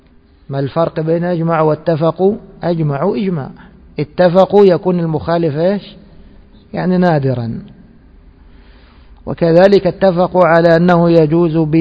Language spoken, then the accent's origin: Arabic; Egypt; نحن أدركنا العملة في بلادنا مصر لما كانت من النحاس